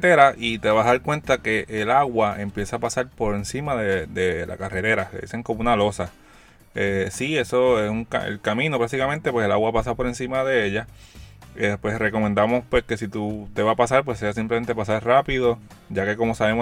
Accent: Ciales, Puerto Rico; soy de Ciales. Mis papás tienen una casa de campo en el área de Toro Negro.

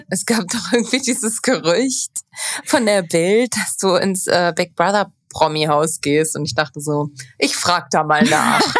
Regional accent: Odenthal, North Rhine-Westphalia, Germany; ich komme aus Köln, aber ich komme ja eigentlich aus Bergisch Gladbach. Und eigentlich, wenn ich sage aus Bergisch Gladbach, komme ich aus Odenthal, was nur noch mal eine halbe Stunde von Bergisch Gladbach weg ist. Aber mit der Bahn sind es nur 25 Minuten nach Köln.

